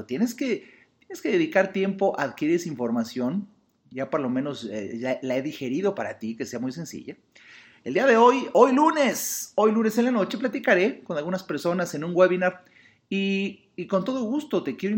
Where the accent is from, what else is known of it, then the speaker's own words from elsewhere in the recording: Mexico; como mexicanos